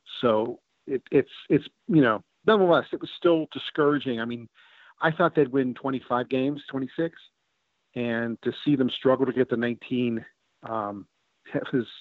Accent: Pittsburgh, Pennsylvania, United States; accent: Northside; I'm a Northsider. I'm from the north side of Pittsburgh. Okay. Grew up there. Well, I spent like 2 years at Northside. Then we moved out to North Hills, but I still got the Northside accent, I guess.

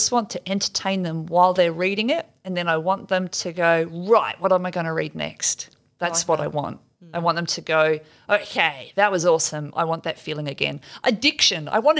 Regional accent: New Zealand; Yeah, so I grew up in New Zealand and that hypothermia safety was always a part of our school camp briefings.

